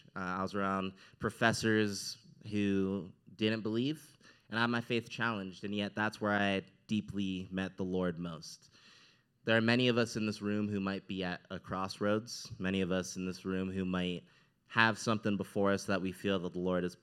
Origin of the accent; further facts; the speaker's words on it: Highlands Ranch, Colorado, United States; I grew up in Highland Ranch. My brother, sister-in-law, they also know Highland Ranch real well.